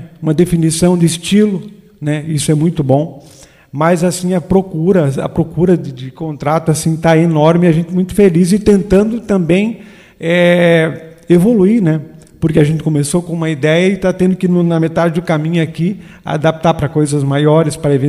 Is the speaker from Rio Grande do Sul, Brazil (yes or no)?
yes; Tucunduva, Rio Grande do Sul, Brazil; born there; Tucunduva, Rio Grande do Sul. Sou nascido em Tucunduva e vim para Cunha Porã, iniciei meus trabalhos na música em Cunha Porã. Fiquei um ano em Cunha Porã.